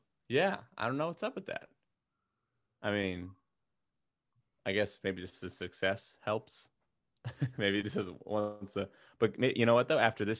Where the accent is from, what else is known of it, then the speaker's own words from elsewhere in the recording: Philadelphia, Pennsylvania, United States; born there; Now, I was born in Philly. Shout out to Temple.